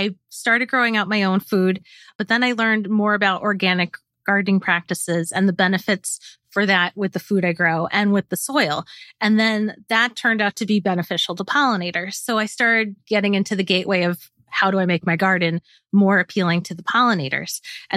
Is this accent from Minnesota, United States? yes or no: no; New York, United States; My original one was the Northern Cardinal because I grew up in Queens. So it was pretty, you know, cityscape.